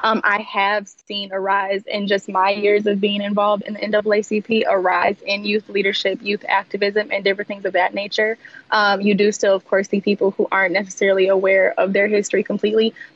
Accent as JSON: {"language": "English", "town": "Saginaw", "region": "Michigan", "country": "United States", "said": "I'm from Saginaw, Michigan, originally, and just seeing the different struggles that we had throughout our community"}